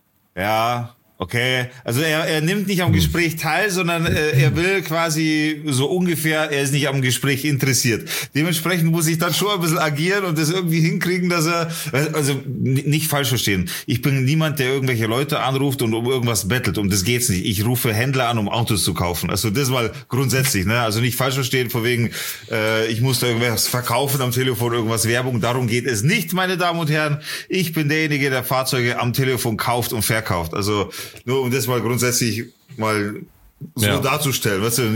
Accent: Leipzig, Saxony, Germany; born there; Nee, ich komme nicht aus Bayern. Ich bin in der Ecke geboren, in Leipzig.

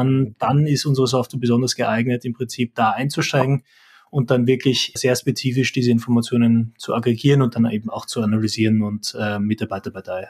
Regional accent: Austria; moved away as an adult; now in Germany; Man hört es vielleicht an meinem Akzent, ich bin Österreicher, bin mittlerweile doch seit knapp 7 Jahren eigentlich in Deutschland

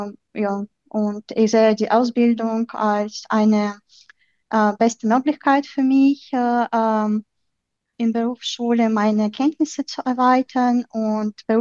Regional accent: Ukraine; German is a second language; now in Germany; Ich komme aus der Ukraine und wohne seit 3 Jahren hier in Deutschland.

